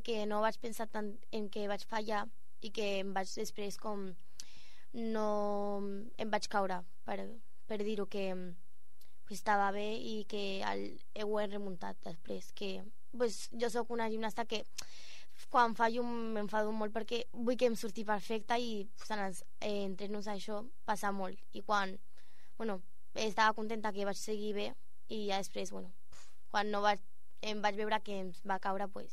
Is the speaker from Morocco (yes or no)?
no; Bulgaria; Catalan is a second language; now in Spain; jo sóc de Bulgària